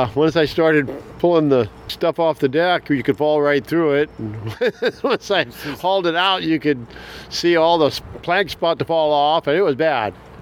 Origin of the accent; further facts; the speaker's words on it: Gig Harbor, Washington, United States; I grew up in Gig Harbor. At that time, it was made up of primarily fishermen.